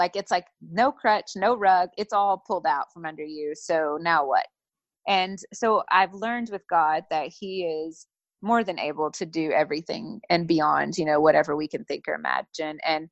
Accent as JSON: {"language": "English", "region": "the South", "country": "United States", "tie": "born or raised there", "said": "And so growing up in the South, I grew up with a lot of Christians."}